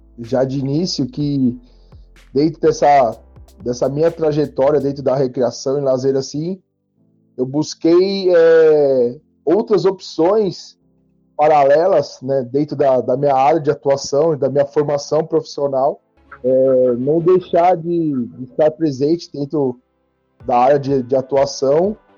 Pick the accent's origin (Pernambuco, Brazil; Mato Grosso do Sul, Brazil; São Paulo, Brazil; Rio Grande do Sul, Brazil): São Paulo, Brazil; Eu sou aqui de São Paulo, né?